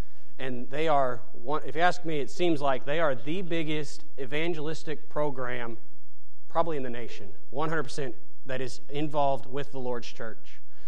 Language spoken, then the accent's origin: English; Oklahoma, United States; I'm from Oklahoma. I don't know this area.